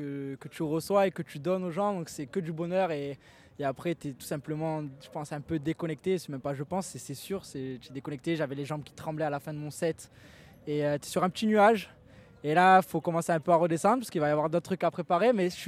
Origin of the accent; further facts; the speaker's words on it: Martigues, Provence-Alpes-Côte d'Azur, France; accent: Martigues/Marseille accent; De Martigues, Martigues, la petite Venise provençale.